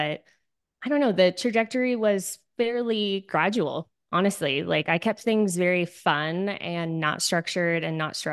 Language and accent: English; San Diego, California, United States; because I grew up in San Diego, but my dad worked in like further inland.